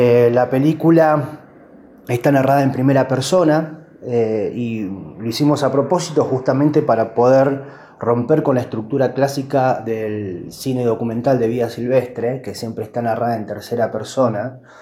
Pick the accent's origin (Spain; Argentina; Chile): Argentina; Neuquén; born there; also born or lived in Cipolletti, Argentina / Buenos Aires, Argentina; De acá de la zona, de Chipoleti, nací en Neuquén, me fui a estudiar a Buenos Aires, trabajé allá varios años, me vine para la zona